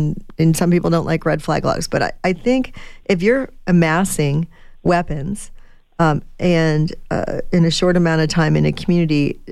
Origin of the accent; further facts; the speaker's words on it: Illinois, United States; Now, I grew up outside of Chicago.